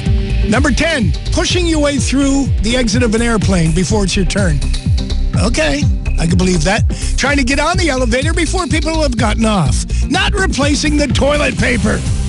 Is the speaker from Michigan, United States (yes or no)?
no; Wilkes-Barre, Pennsylvania, United States; Or I grew up in Wilkes-Barre.